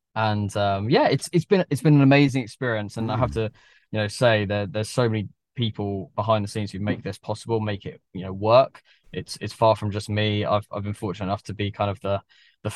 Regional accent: Farnham, South East England, United Kingdom; also born or lived in London; now in Surrey, United Kingdom; I grew up in Farnham. I played for Farnham Town when I was a kid. Went to school in Farnham. I then moved away to London to start my business. Fortunate enough to sell that in the last couple of years, and I've moved back to Surrey.

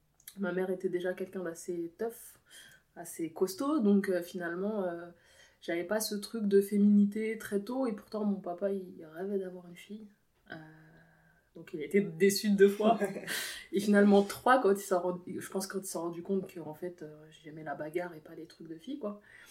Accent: Versailles, Île-de-France, France; born there; je suis née à Versailles

